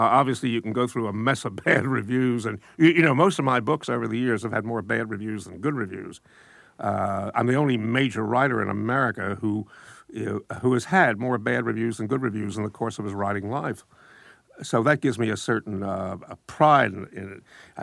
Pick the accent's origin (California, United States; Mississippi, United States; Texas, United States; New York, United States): New York, United States; Brooklyn; I grew up in Brooklyn, and we didn't ignore strength in Brooklyn, but it wasn't. I grew up in a reasonable neighborhood, reasonable middle class neighborhood